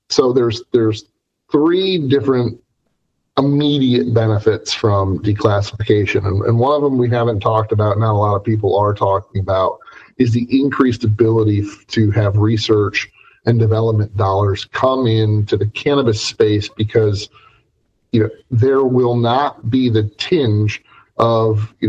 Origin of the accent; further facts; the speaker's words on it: Pennsylvania, United States; I'm a native Pennsylvanian. I'm from Western PA.